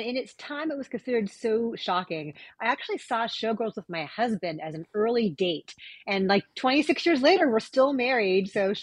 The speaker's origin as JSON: {"language": "English", "town": "Woodland Hills", "region": "California", "country": "United States", "tie": "born or raised there", "said": "I grew up in Woodland Hills in the 80s."}